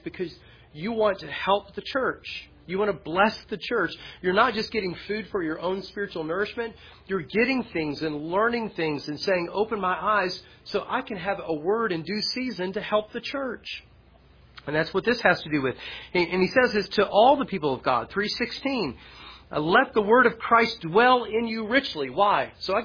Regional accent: Appalachia, United States; I mean, we're rednecks, I'm telling you, we're Appalachian backwoods people.

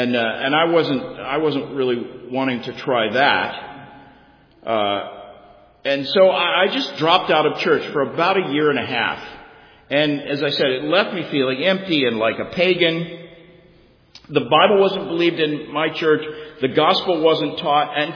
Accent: Tulsa, Oklahoma, United States; I grew up in Tulsa, Oklahoma, which is the heart of the charismatic movement, the home of Oral Roberts University.

